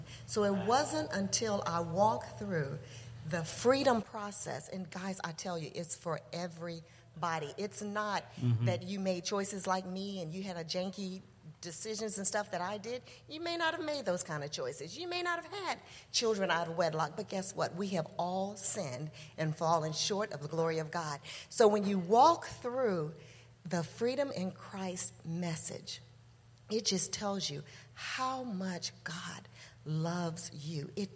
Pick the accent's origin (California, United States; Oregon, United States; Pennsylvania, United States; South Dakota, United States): California, United States; Los Angeles; I was raised in Los Angeles in South Central. Some of you may be familiar with that area, but it's a very hard neighborhood.